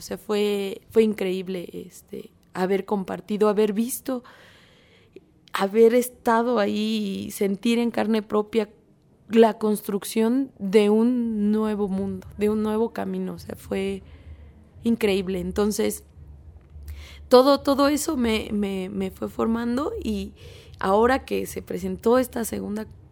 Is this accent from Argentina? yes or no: no; State of Mexico, Mexico; vengo del Estado de México.